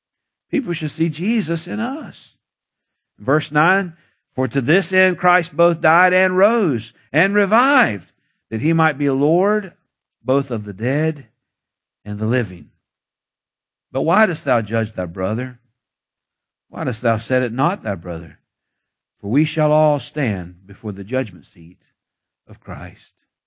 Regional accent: Florida, United States; born there; You know, not saying anything against India, but I'm glad I was born in America. I'm glad I was born in Florida. I'm glad of that too.

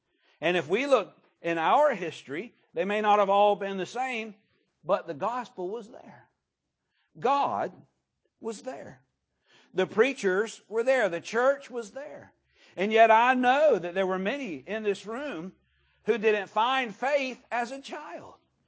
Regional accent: United States; And the reason that I, as an American, support that.

